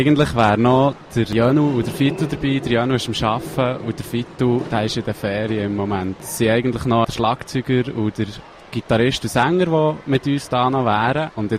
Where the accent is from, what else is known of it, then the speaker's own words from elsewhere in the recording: Bern, Switzerland; accent: Bernese German; first language Bernese German; für uns war eigentlich schon gerne klar, dass wir das auf banddeutsch machen, weil das ist unsere Muttersprache, das ist eine schöne Sprache.